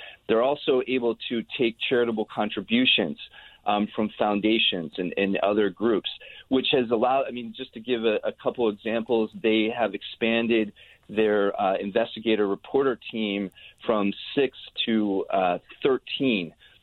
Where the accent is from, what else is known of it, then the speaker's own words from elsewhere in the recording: Pittsburgh, Pennsylvania, United States; My hometown of Pittsburgh, the Post-Gazette now delivers 5 days a week instead of all seven.